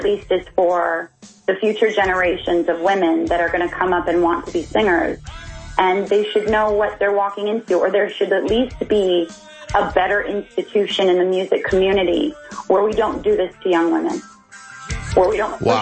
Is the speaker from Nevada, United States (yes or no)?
yes; Las Vegas, Nevada, United States; It's my hometown, Vegas.